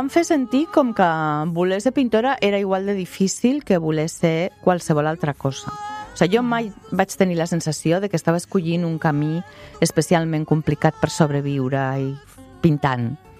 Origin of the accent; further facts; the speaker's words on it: Zaragoza, Aragon, Spain; moved away as an adult; jo vaig venir a Catalunya a estudiar des de Saragossa.